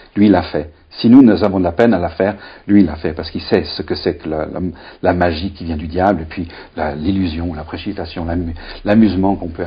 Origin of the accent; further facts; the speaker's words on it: Belgium; accent: Belgian; moi j'ai un accent belge à couper au couteau une fois